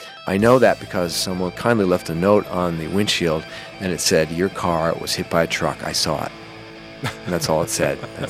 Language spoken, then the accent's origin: English; New Jersey, United States; the town I grew up in New Jersey, the town where I learned to drive